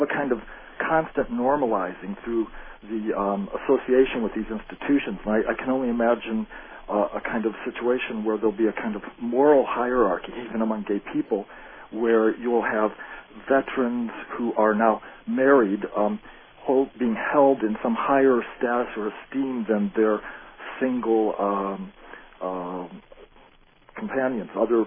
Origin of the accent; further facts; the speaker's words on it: Peoria, Illinois, United States; I'm from the Midwest originally, Peoria, Illinois